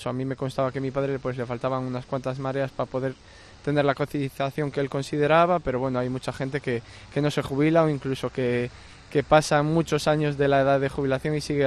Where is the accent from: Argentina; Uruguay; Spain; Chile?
Spain; Meira, Galicia; esta es mi parroquia, yo soy de Meira y aquí, bueno, surgieron varios episodios en la vida de mi familia.